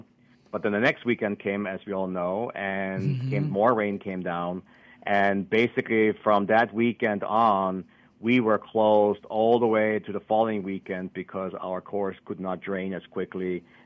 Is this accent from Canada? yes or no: no; Austria; accent: funny; now in Hawaii, United States; as you keep a funny accent, yes, I'm from Austria